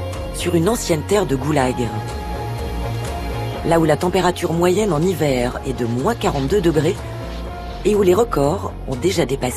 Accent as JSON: {"language": "French", "country": "France", "said": "Je suis une vraie Française, éternellement insatisfaite."}